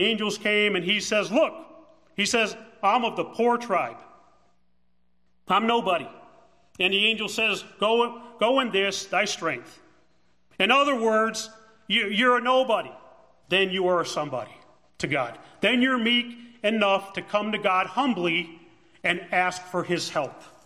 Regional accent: United States; Hey, I'm a Christian first. I'm an American second.

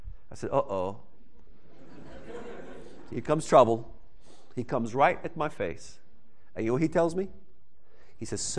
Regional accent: Palestine; So where are you from? I said, I'm Palestinian.

